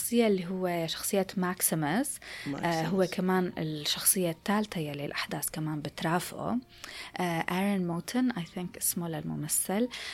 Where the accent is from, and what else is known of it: Syria